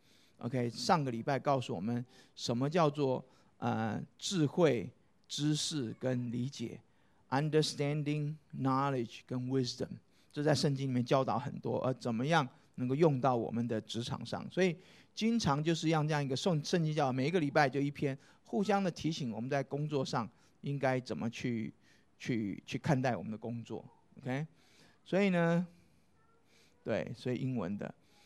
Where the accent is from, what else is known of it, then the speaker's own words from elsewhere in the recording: Taiwan; now in South Korea; 因为我从台湾来，台湾超级分裂的